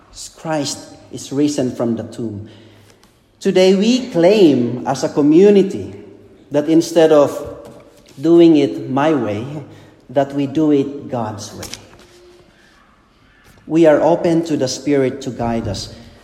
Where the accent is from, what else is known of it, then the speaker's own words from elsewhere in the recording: Philippines; We know that I am a Filipino, so I have my own cultural background.